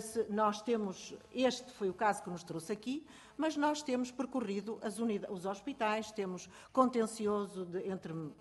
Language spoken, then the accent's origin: Portuguese; Alijó, Vila Real, Portugal; Eu sou transmontana, do distrito de Vila Real, Conselho de Aljó.